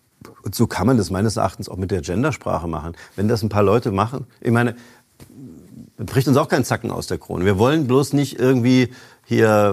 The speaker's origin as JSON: {"language": "German", "town": "Görlitz", "region": "Saxony", "country": "Germany", "tie": "born or raised there", "said": "aus meiner Jugend, ich komme aus Görlitz, haben wir immer über Breslau gesprochen."}